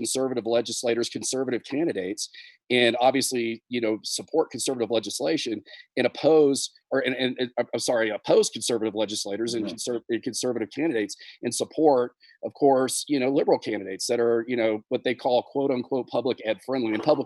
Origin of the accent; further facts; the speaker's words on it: Fort Worth, Texas, United States; And of course, I'm from Northeast Tarrant County in Fort Worth originally.